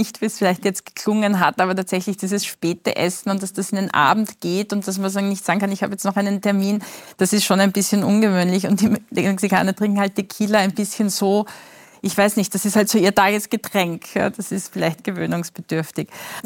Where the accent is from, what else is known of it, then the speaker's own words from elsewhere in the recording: Austria; Das können wir als Österreicher und unsere österreichischen Betriebe auch sehr gut.